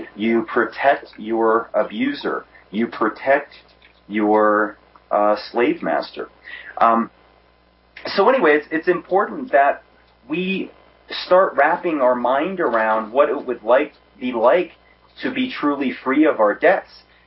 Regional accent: Northeast, United States; And I'm from the Northeast, and normally that's all we do is rip on each other.

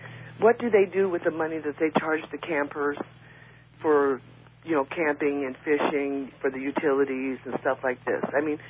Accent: South Dakota, United States; now in Nebraska, United States; I've been to, I come from South Dakota.

